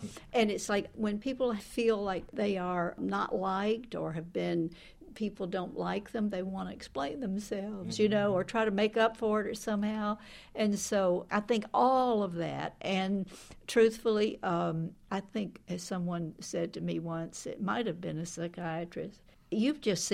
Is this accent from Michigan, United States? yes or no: no; Alabama, United States; Growing up in Alabama, I used to fantasize, look at this, about Lapland.